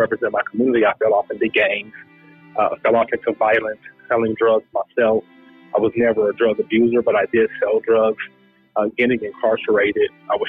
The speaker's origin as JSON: {"language": "English", "region": "Colorado", "country": "United States", "tie": "born or raised there", "said": "I grew up in Park Hill. My grandmother used to own a restaurant called A&A Fish Market. It was on the corner of 28th and Fairfax, which was one of the hearts of the community, that block right there. So I grew up on 29th and Pontiac"}